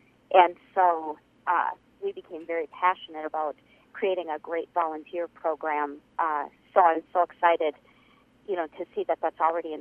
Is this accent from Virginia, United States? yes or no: no; Minneapolis, Minnesota, United States; now in Grand Rapids, United States; No, I did not live in Duluth. I grew up in Minneapolis.